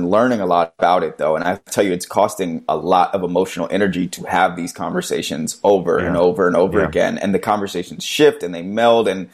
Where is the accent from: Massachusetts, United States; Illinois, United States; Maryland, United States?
Maryland, United States; We are actually both from Maryland, but totally two different sides of the state.